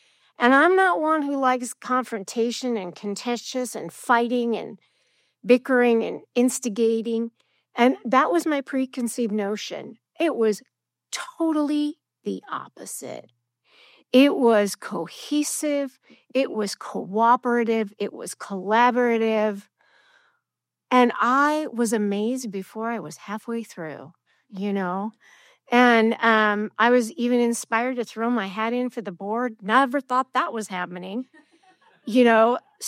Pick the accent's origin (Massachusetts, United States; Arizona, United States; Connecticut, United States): Arizona, United States; Phoenix; I'm from Phoenix, and we were on the same flight.